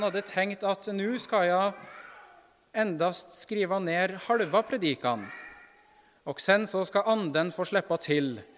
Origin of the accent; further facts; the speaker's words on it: Norway; Men vi hade en biskop hemma i Norge i Hamar bispedöme för några tiotals år sedan